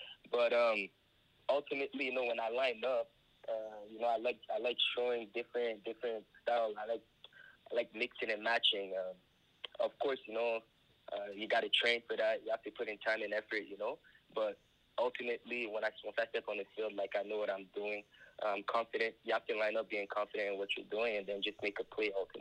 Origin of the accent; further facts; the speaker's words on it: Canada; being Canadian, you know, we're coming, you know, from a different country and then going to the States on a full scholarship